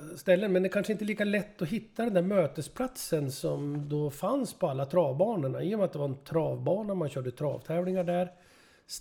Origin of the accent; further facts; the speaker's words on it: Sundsvall, Västernorrland County, Sweden; Jag är född i Sundsvall och jag bodde i Granlund, ett par mil från Bergsåker från början, och flyttade när jag var 3 år gammal till Tygelvägen 6C som ligger bara 200 meter från Bergsåkerstravet.